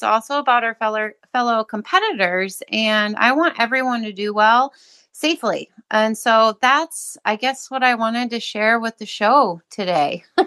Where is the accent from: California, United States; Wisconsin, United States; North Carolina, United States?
Wisconsin, United States; Oregon; from Oregon, Wisconsin